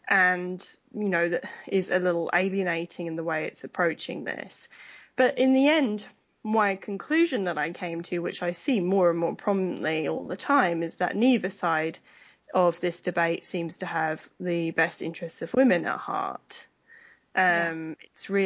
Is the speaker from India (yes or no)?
no; United Kingdom; obviously, I'm British, if people hadn't picked up on that yet.